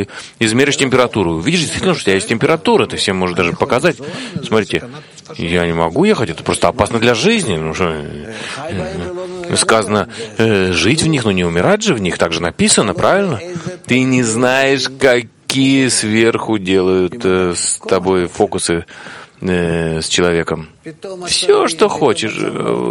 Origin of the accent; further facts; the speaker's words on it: Russia; я из России